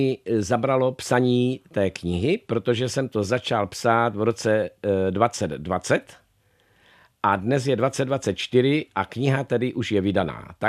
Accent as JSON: {"language": "Czech", "region": "Moravia", "country": "Czechia", "moved": "yes", "lives_now": "Australia", "said": "my už v podstatě jsme tam víc doma než tady, protože žijeme v Austrálii 43 let. Já do Česka jezdím strašně rád, Prahu miluju, i když jsem pocházel z Moravy, ale prostě tam už je náš domov"}